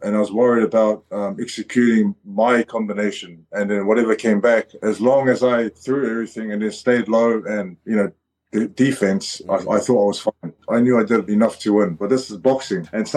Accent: Auckland, New Zealand; growing up in South Auckland

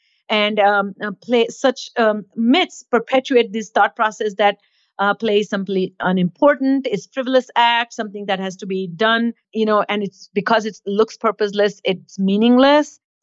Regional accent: India; I grew up in India

